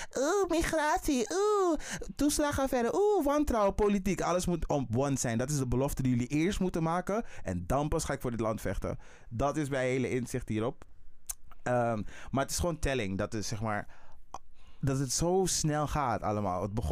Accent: Netherlands; dit is het land waar ik ben opgegroeid. Het is niet het land waar ik ben geboren, maar het is wel het land waar ik ben opgegroeid.

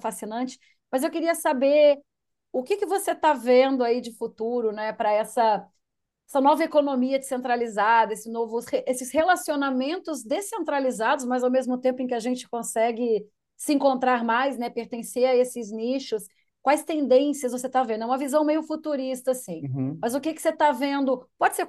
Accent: Brazil; now in Portugal; Eu te dei o exemplo, né, de estar aqui em Portugal. Eu, obviamente, tenho meus documentos como brasileira, mas eu tive que refazer todos os meus documentos no outro país.

